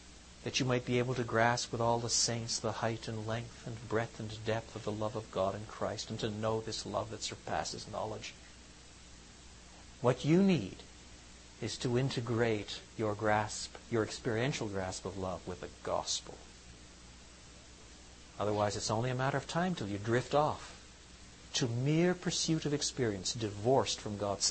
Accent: Quebec, Canada; I was brought up in French Canada, and I can no more say genre than I can say foyer.

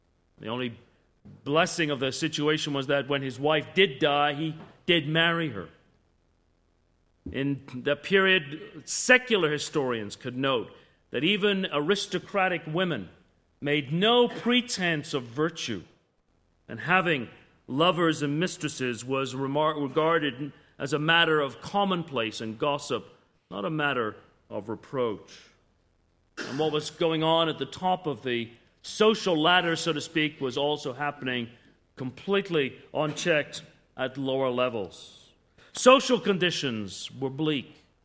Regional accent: England, United Kingdom; moved away; I grew up in England and frequently go back

